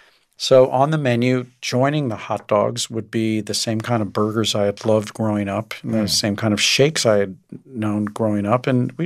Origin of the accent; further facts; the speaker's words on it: St. Louis, Missouri, United States; going into my own memory bank from growing up in St. Louis, all the things that I used to love doing.